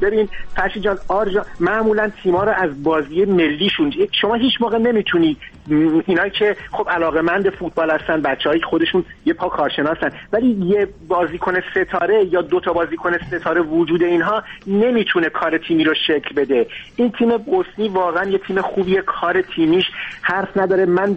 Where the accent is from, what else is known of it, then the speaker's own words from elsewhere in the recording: Iran; خب همه ما ایرانی هستیم دوست داریم ایران واقعا اونجا شگفتی ساز باشه.